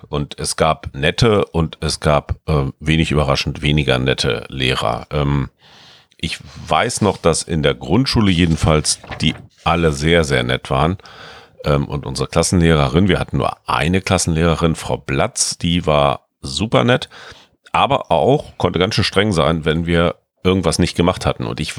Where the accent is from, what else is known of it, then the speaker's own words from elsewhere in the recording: Hanover, Lower Saxony, Germany; Ich bin ja in Hannover zur Schule gegangen